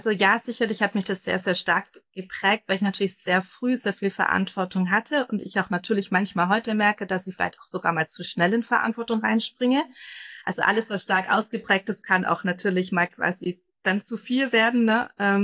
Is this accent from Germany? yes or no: yes; Ellwangen, Baden-Württemberg, Germany; accent: Swabian; Mehr Schwäbisch kann ich auch tatsächlich nicht, weil meine Eltern mir Hochdeutsch gesprochen hatten. Genau, und da bin ich in Ellwangen aufgewachsen, eine schöne Kleinstadt mitten im Schwabenländle.